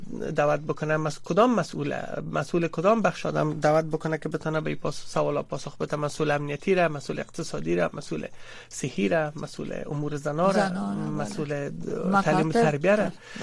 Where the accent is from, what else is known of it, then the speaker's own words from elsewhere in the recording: Afghanistan; به عنوان یک افغان هم را شما صحبت خود کردیم